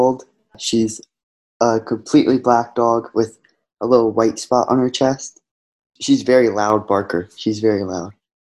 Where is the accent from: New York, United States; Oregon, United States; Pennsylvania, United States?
Oregon, United States; also born or lived in Baltimore; I was born in Baltimore, so I lived there for 3 years, and then we moved out to Oregon.